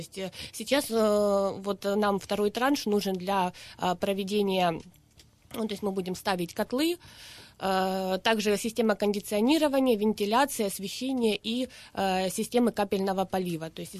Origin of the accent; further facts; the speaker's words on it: Horlivka, Donetsk Oblast, Ukraine; Сама я із Горловки.